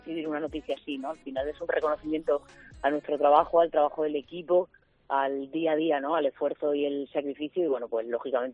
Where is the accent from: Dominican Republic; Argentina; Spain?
Spain; Extremadura; como extremeña, ¿no?, que soy, pues me encanta que mi tierra en este sentido, bueno, pues esté a la cabeza de algunos de los grandes y de los mejores hallazgos arqueológicos